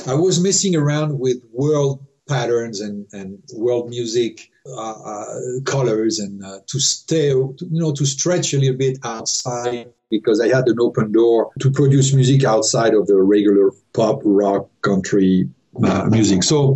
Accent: France; English is a second language; now in United States; as an American converted human being from France

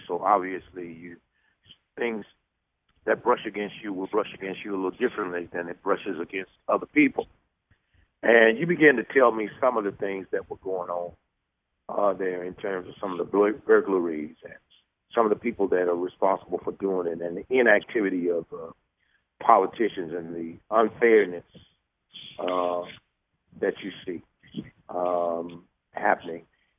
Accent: Homer, United States; They're somewhere there in Homer, and I'm not sure where he is, but in my hometown

